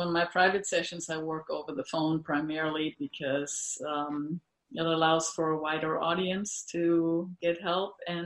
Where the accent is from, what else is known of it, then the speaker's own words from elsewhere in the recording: Germany; I used to have somebody take me to the airport when I left Europe, and I'm from Germany.